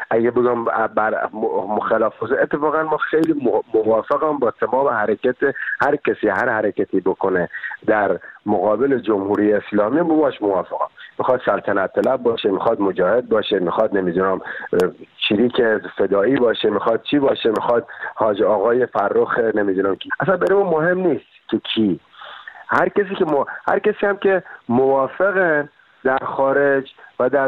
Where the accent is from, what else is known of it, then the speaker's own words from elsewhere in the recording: Bushehr, Iran; now in Paris, France; بچه بوشهرم و بعدش هم الان 17 سال پاریس زندگی می‌کنم. بعدش هم ما رو تبعیدم دیگه، یعنی تبعید اجباری.